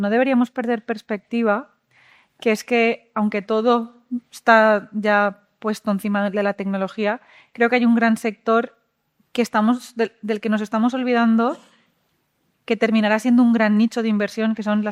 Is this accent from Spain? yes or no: yes; Valencia, Valencian Community, Spain; Yo, por ejemplo, que vengo de Valencia, tenemos un sector artesano muy importante